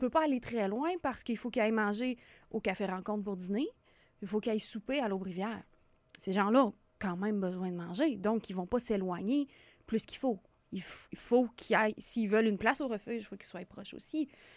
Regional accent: Stoneham, Quebec, Canada; Stoneham, Lac-Saint-Charles.

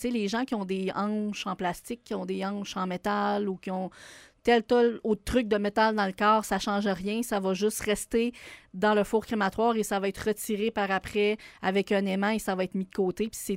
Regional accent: Baie-Saint-Paul, Quebec, Canada

